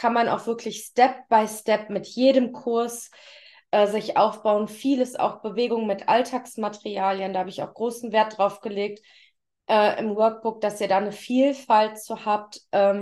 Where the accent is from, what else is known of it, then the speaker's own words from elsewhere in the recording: Düsseldorf, North Rhine-Westphalia, Germany; ich komme ja im Ursprung aus Düsseldorf